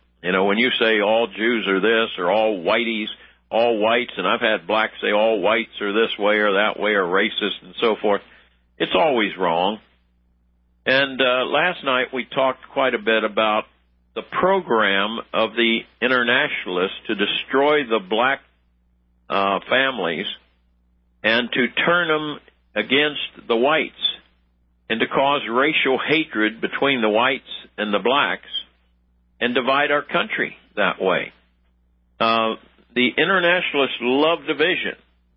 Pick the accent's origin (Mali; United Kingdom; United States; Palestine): United States; Washington, District of Columbia; the black people that I've known my whole life, that I grew up with in Washington, D.C. as a child